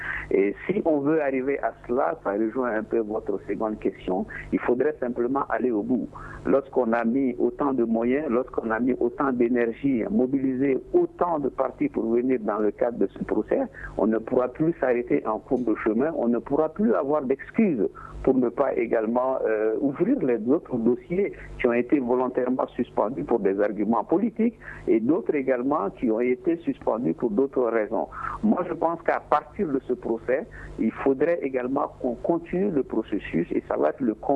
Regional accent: Mali; nous sommes tous des Maliens

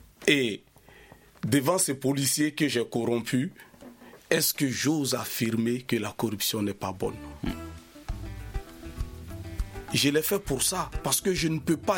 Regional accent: Mali; je suis malien

